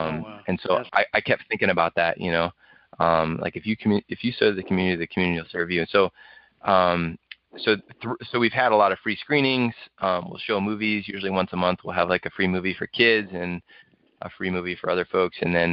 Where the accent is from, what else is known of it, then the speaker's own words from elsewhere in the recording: Maine, United States; It was a theater in my hometown in Maine, where I grew up, and it was built in 1880